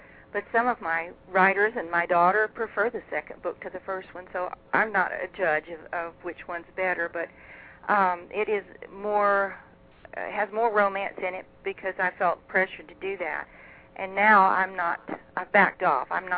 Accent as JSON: {"language": "English", "region": "Florida", "country": "United States", "tie": "born or raised there", "said": "And also, I grew up in Florida. I'm not a real Texan."}